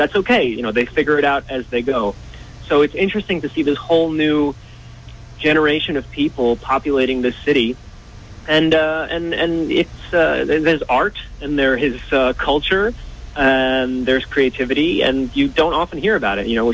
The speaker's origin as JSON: {"language": "English", "region": "New Jersey", "country": "United States", "tie": "born or raised there", "lives_now": "Netherlands", "said": "BAI in general is part of my daily diet growing up in New Jersey."}